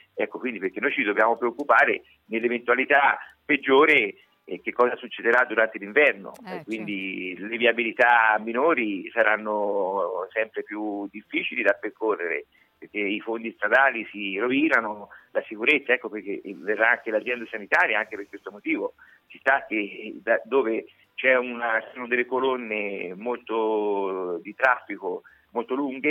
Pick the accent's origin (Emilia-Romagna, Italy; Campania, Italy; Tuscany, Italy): Tuscany, Italy; Grosseto; siamo da Grosseto proprio i più lontani in assoluto